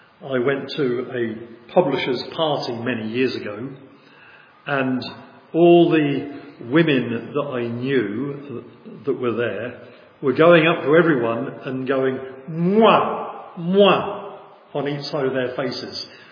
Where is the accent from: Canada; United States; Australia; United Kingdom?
United Kingdom; But of course, we're all English.